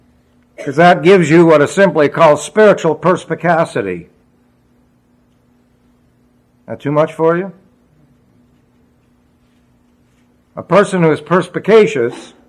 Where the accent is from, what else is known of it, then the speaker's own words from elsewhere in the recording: New York City, New York, United States; born there; Now, I was born in New York City, and I used to play a game when I was young.